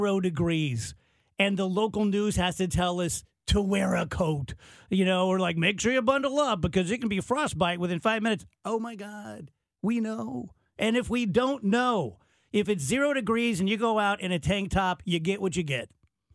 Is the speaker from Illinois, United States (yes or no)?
yes; South Roxana, Illinois, United States; born there; I graduated from Wash U, but I was born in South Roxana, right?